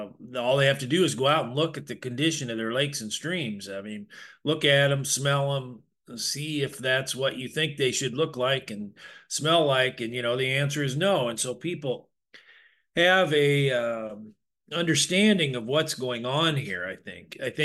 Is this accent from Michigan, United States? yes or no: no; Des Moines, Iowa, United States; also born or lived in Minnesota; Well, I'm from Iowa originally, the Des Moines area, but I lived in Minnesota for a long time, and I moved back to Iowa in 2003